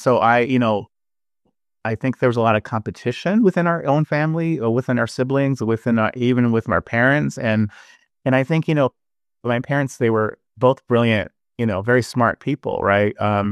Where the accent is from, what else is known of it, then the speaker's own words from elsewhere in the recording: Los Angeles, California, United States; I'm one of eight children, right? Growing up in Los Angeles from two parents who migrated from the South, who left the South and left Louisiana because of Jim Crow and economic injustice and lynchings and everything else.